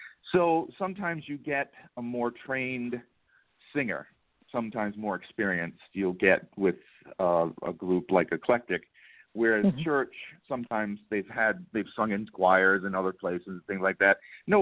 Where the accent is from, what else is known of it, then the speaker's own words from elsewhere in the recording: Pawtucket, Rhode Island, United States; I grew up in Providence, Rhode Island, or Pawtucket. It was a little suburb of Providence.